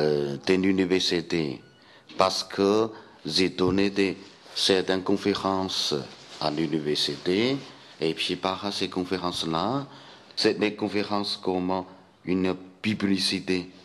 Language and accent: French; Chengdu, Sichuan, China; French is a second language; j'ai retourné à Chengdu, c'est mon pays natal plutôt.